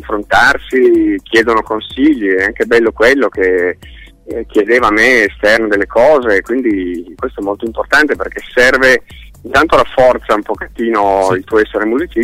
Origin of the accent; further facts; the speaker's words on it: Turin, Piedmont, Italy; Ti dico, io sono di Torino, quindi comunque nord Italia